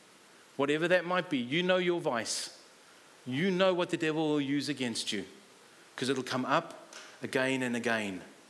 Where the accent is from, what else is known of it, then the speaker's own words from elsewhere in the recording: Zimbabwe; also born or lived in South Africa; Now, I've had the privilege of growing up in Africa, both Zimbabwe and in South Africa. If you didn't figure that's where I come from.